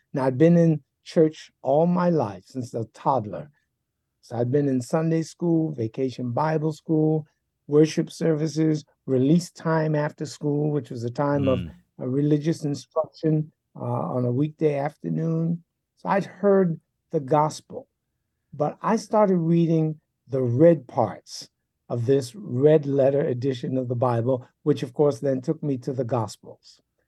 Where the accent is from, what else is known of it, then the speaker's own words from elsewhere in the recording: Bronx, New York, United States; also born or lived in Manhattan; I grew up in the Bronx, New York, born in Manhattan, but when I was a toddler, we moved to a housing project in the Bronx, New York, and there I spent my formative years.